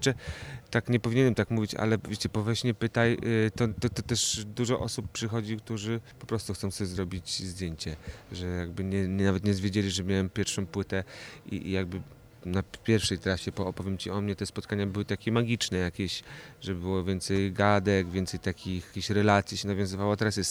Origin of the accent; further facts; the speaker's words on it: Radom, Masovian Voivodeship, Poland; Jestem z Radomia